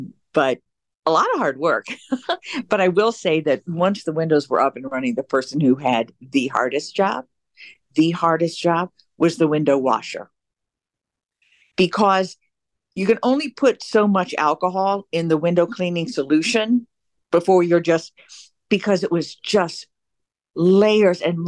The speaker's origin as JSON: {"language": "English", "town": "Evanston", "region": "Illinois", "country": "United States", "said": "And I came in from Evanston."}